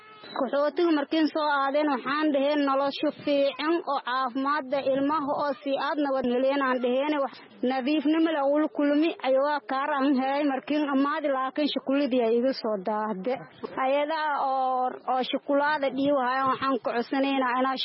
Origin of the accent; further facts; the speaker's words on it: Bu'aale, Middle Juba, Somalia; Waxaan ka imaaday degmada Buwaal Cagteedo